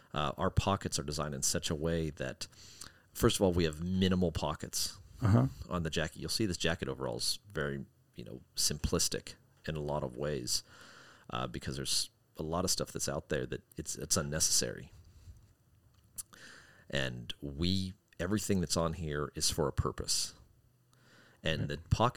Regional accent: Wyoming, United States; I grew up in Wyoming, and I remember as a kid always having those, you know, my mom sending me out to play in the snow, right?

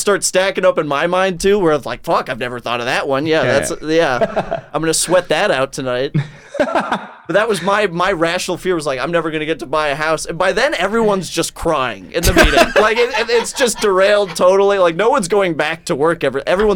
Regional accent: Minnesota, United States; And it made me, because I grew up in Minnesota where the gambling age was 18.

